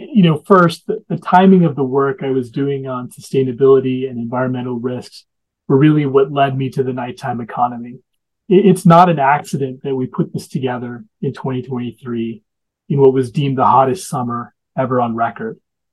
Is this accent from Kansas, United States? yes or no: no; Arizona, United States; I grew up in Arizona, where we've always dealt with extreme heat